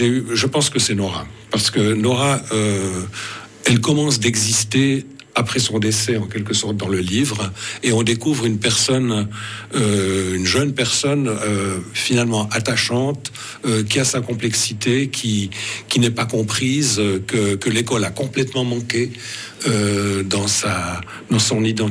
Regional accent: Tavannes, Bern, Switzerland; j'ai fréquenté certains, dans mon adolescence, dans ma jeunesse, certains établissements à Tavannes.

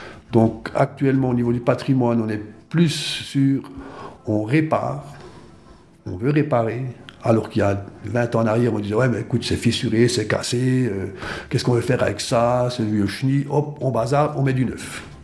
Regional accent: Switzerland; je suis suisse

